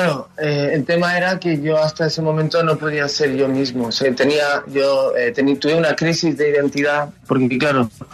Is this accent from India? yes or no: yes; India; vengo de padres españoles. Y claro, me crié en la India, pero estudié también en Estados Unidos, entonces tengo algo de cultura.